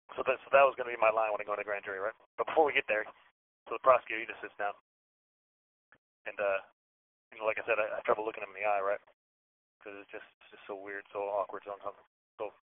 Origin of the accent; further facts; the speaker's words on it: Chicago, Illinois, United States; And I tell him, yeah, I'm from Chicago.